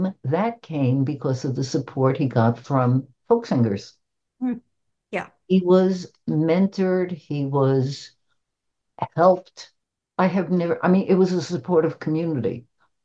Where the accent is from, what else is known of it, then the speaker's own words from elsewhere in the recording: Brooklyn, New York, United States; I talk about growing up in Brooklyn. I talk about growing up in Bed-Stuy, which at the time was not a sexy neighborhood.